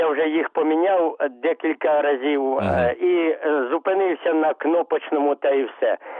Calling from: Mykolaiv, Mykolaiv Oblast, Ukraine

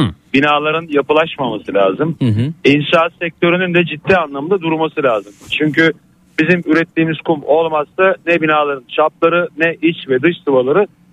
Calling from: İzmir, Turkey; İzmir'den arıyorum. 1974 doğumluyum. 48 yaşındayım.

